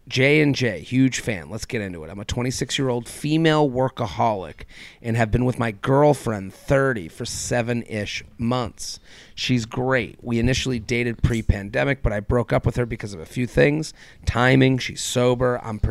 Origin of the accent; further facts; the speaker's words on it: Midwest, United States; I'm from the Midwest. This is not my lingo.